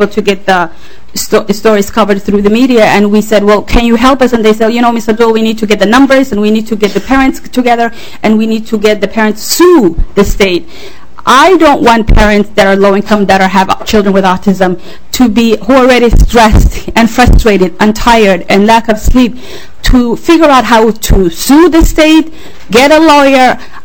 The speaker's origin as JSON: {"language": "English", "country": "Somalia", "lives_now": "United States", "said": "I'm originally from Somalia"}